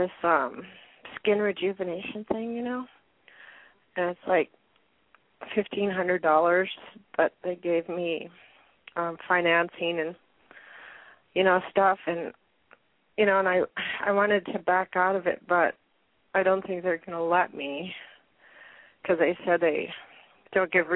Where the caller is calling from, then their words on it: Washington, United States; I'm calling from Washington State.